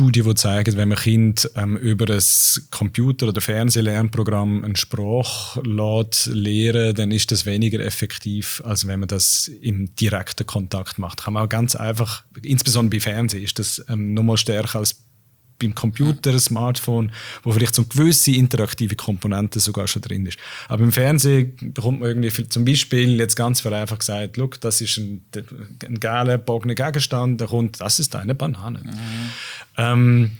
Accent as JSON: {"language": "German", "country": "Switzerland", "tie": "born or raised there", "said": "Ich bin als Deutscher in der Schweiz aufgewachsen. Wir haben daheim Hochdeutsch geredet. Ich habe Schweizerdeutsch geredet in der Schule."}